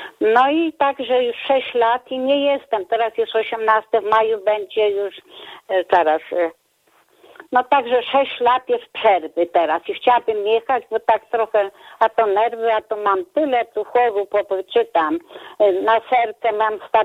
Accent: Sandomierz, Świętokrzyskie Voivodeship, Poland; a no to trzeba, bo ja jestem z Sandomierza, to trzeba jechać do Tarnobrzegu

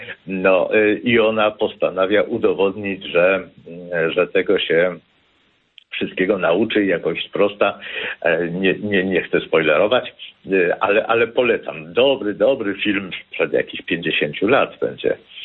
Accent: Kraków, Lesser Poland, Poland; Ja jako krakowianin z tej starej części Krakowa przyznam

